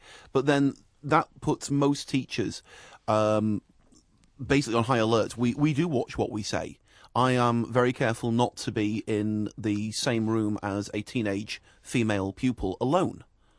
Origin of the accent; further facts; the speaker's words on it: England, United Kingdom; people would just think I was being creepy because I'm English.